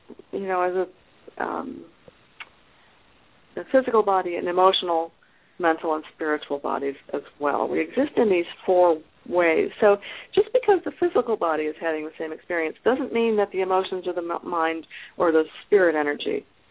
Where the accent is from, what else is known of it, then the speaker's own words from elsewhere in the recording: Detroit, Michigan, United States; I grew up near Detroit, Michigan, and the main store, department store, was Hudson's.